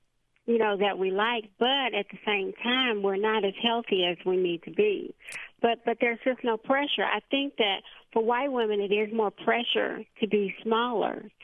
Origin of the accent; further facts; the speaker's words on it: Indiana, United States; now in Alabama, United States; I live in the South. I live in Alabama. And I'm originally from Indiana, but I've lived here for 20 years.